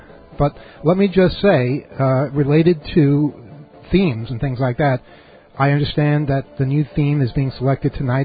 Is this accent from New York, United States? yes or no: yes; New York, United States; I'm sorry. I'm from New York. No cab is that fast.